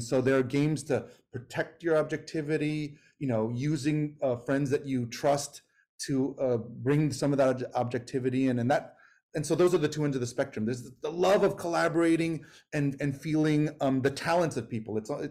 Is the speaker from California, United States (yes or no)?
no; New York, United States; I grew up in New York in 80s, 90s that were, you know, not the best times